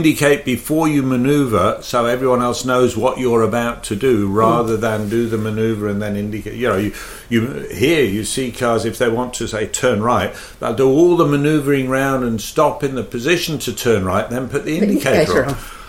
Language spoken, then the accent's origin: English; United Kingdom; now in New Zealand; My experience in, because I grew up in Britain, is that there's much stricter lane discipline than in New Zealand.